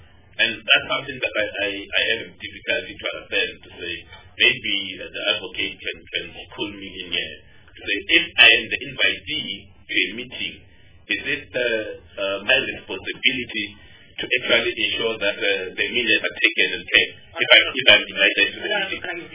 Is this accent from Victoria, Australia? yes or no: yes; Melbourne, Victoria, Australia; you know, I'm from Melbourne, so what it means or what it implies, I don't know, mashallah.